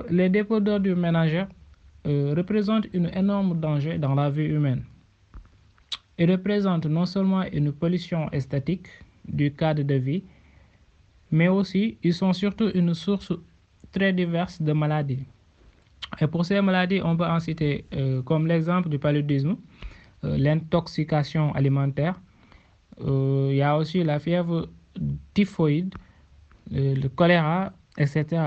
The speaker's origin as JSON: {"language": "French", "town": "Rao", "region": "Saint-Louis", "country": "Senegal", "said": "Je suis de Rao. En effet, Rao est un gros village situé à 19 km de la ville de Saint-Louis du Sénégal."}